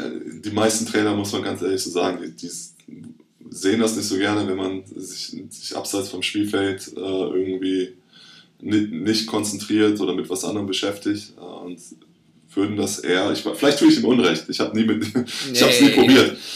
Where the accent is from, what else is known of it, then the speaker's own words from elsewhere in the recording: Cologne, North Rhine-Westphalia, Germany; ich komme aus Köln